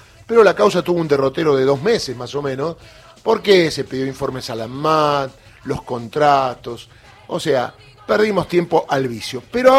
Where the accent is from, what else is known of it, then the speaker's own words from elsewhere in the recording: Argentina; Somos la Argentina.